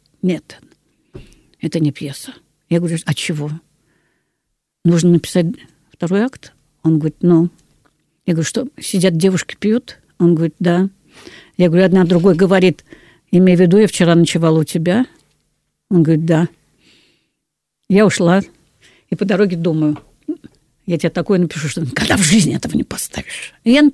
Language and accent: Russian; Moscow, Russia; Я сказала: «Я из Москвы.